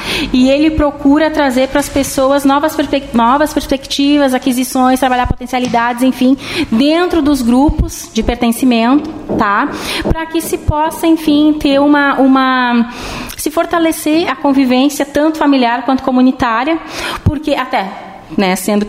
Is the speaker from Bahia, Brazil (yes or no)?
no; Porto Alegre, Rio Grande do Sul, Brazil; born there; eu sou natural de Porto Alegre. Na época, meus pais estavam trabalhando lá. Eles são da região de Passo Fundo, Marau, ali nas proximidades, né?